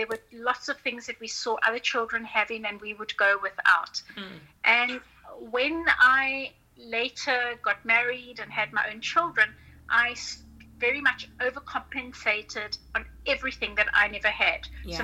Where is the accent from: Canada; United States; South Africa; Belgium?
South Africa; I grew up with around a lot of poverty. I grew up in South Africa and with a mom who was widowed at a very young age with three older brothers and one younger brother.